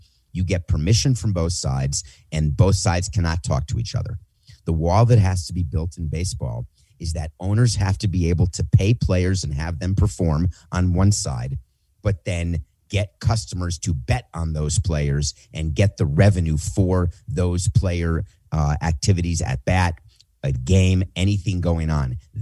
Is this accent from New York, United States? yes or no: yes; New York, United States; I moved as a New Yorker to Florida. I'd been working in Montreal. I didn't know anything about Florida.